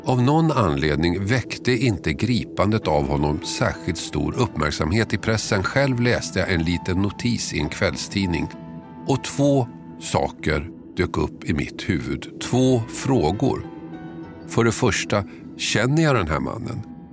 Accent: Tumba, Stockholm County, Sweden; Jag är uppvuxen i Tumba, sydost om Stockholm. Kanske inte den tjusigaste av Stockholms förorter, inte ens då.

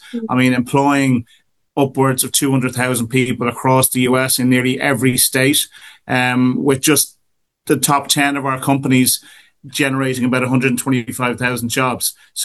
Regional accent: Ireland; I mean, certainly being Irish helps get your foot in that door.

